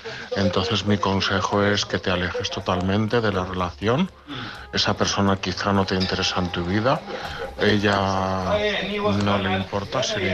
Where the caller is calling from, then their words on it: Alicante, Valencian Community, Spain; de Alicante.